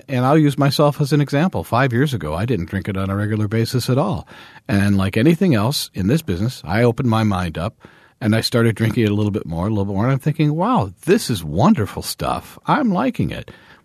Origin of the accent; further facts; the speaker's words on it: Ohio, United States; Oregon, upstate New York, my home state of Ohio.